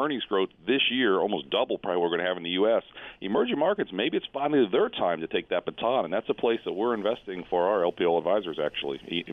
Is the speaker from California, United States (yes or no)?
no; Cincinnati, Ohio, United States; Well, now, actually, I'm from Cincinnati, okay?